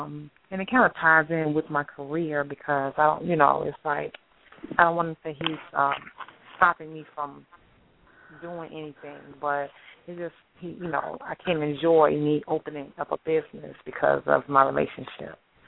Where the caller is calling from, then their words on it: Hampton, Virginia, United States; I'm calling from Virginia.